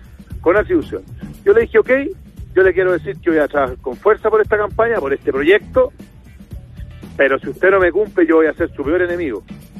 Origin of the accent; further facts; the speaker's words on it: Chile; yo, como ciudadano chileno, tengo la responsabilidad de jugármela por un proyecto y por un presidente de la República